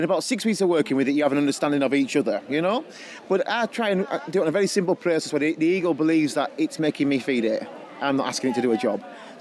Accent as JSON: {"language": "English", "region": "Yorkshire and the Humber", "country": "United Kingdom", "said": "you talk funny, you're not from round here. That's right, I'm a Yorkshireman"}